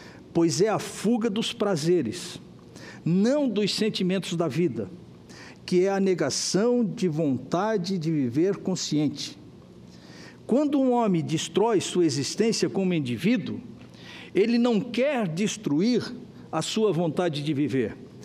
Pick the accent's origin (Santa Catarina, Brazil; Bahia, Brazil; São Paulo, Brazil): Santa Catarina, Brazil; como catarinense e como homem que acredita na justiça